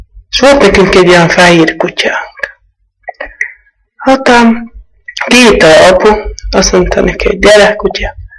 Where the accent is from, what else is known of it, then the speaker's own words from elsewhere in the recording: Veľký Lég, Trnava Region, Slovakia; 25 éves, régen születtem. Itt is jártam iskolába, kiálltam meg 9 évet, aztán mentem Szerdahelyre